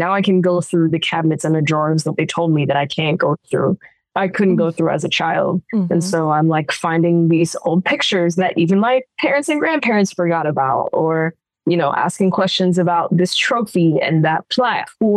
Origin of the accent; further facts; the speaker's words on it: Brooklyn, New York, United States; So I'm from Brooklyn, native New Yorker, don't plan on leaving.